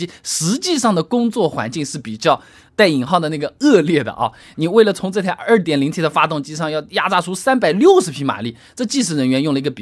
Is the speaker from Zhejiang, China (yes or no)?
yes; Hangzhou, Zhejiang, China; 那么我杭州对于北京人来说我是南方人，但对广州来说我是北方人